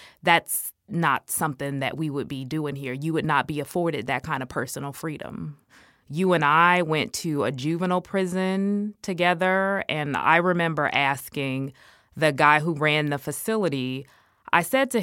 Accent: Illinois, United States; And one of the states that was my principal responsibility was Illinois because it was my home state.

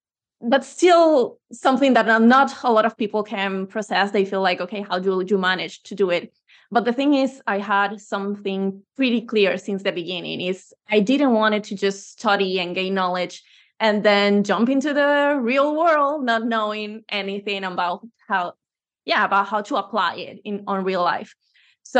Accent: Venezuela; now in Spain; Well, I'm originally from Venezuela, but I've been living in Spain from since 10 years ago.

